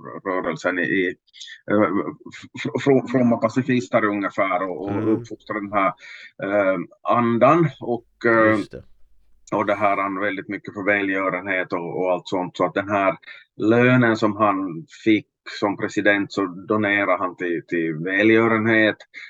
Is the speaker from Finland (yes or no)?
yes; Finland; jag som finländare kan tycka att det är mest intressant